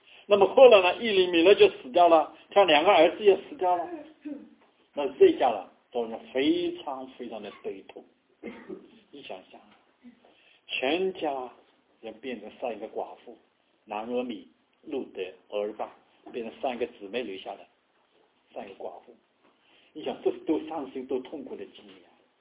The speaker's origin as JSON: {"language": "Chinese", "region": "Zhejiang", "country": "China", "said": "我们比方我是浙江人啊，我就喜欢跟浙江人在一起啊"}